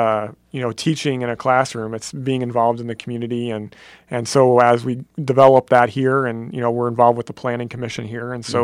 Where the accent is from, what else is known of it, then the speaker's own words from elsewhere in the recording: Illinois, United States; I grew up in Calhoun County, so with between Jersey and going across to Christian County, I feel like I'm working back home.